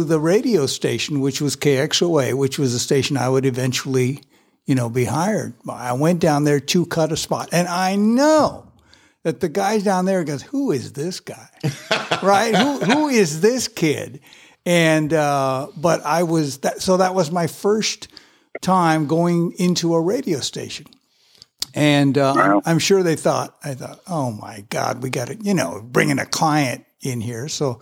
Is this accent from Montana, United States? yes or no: no; Elk Grove, California, United States; Yeah, born and raised in Elk Grove.